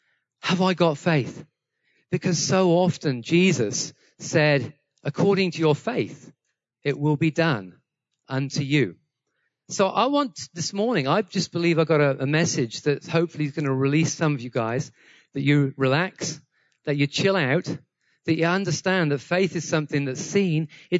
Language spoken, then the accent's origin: English; United Kingdom; And of course, you know, I'm a Brit.